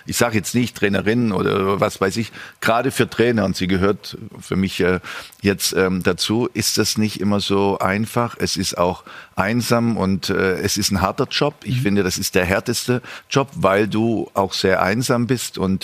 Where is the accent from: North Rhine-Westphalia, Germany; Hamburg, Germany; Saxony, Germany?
Saxony, Germany; Dresden; Ich bin Dresdner.